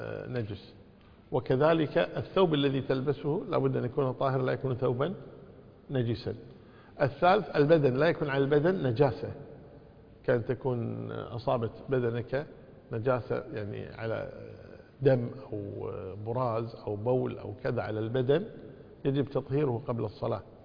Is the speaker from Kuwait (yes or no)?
yes; Kuwait; فمثلا عندنا في الكويت مثلا الجبلة جنوب غرب مثلا